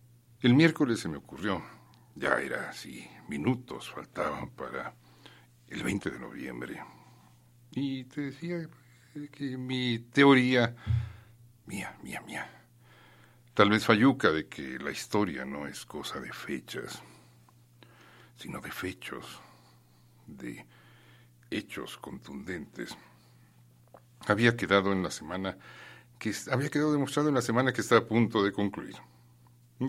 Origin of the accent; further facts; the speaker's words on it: Mexico; luego verás lo sorprendente que somos los mexicanos